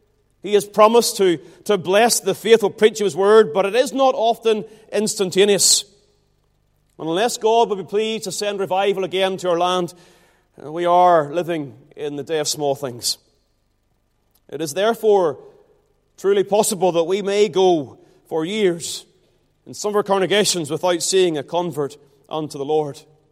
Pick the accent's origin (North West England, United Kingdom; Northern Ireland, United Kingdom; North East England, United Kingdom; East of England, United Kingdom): Northern Ireland, United Kingdom; Ballymena; Now, whilst I was born and bred in Ballymena, a somewhat agricultural town